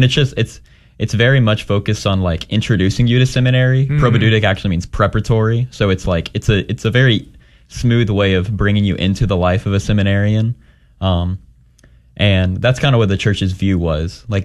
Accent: Lafayette, Louisiana, United States; So as you said, I'm from Lafayette, Louisiana. I've been Catholic my whole life.

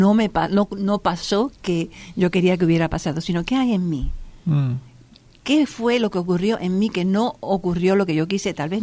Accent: United States; Y yo como me crié en Estados Unidos y siempre hacíamos una propuesta de un año.

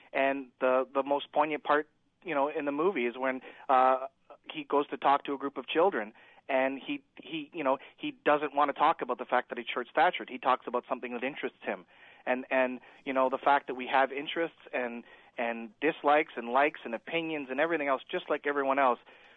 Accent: Canada; I'm originally from Canada and was in the Little People of Canada organization for a while.

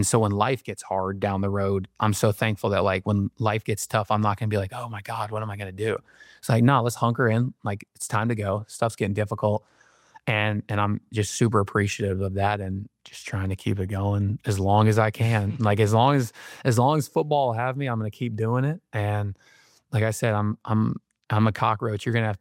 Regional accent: Florida, United States; obviously growing up in Florida, everybody's a Florida fan.

